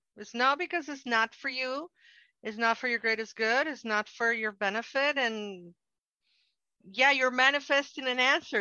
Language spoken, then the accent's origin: English; Mexico; I'm from Mexico, so I'm going to speak about how I see it in Mexico.